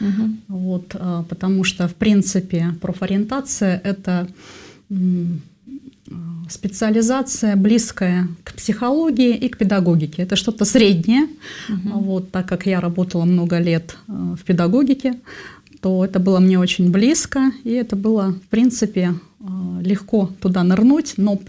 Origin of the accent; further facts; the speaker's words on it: Almaty, Almaty Region, Kazakhstan; born there; Я родилась в Казахстане, на юге Казахстана, в Алма-Ате, недалеко от Алматы, 30 километров.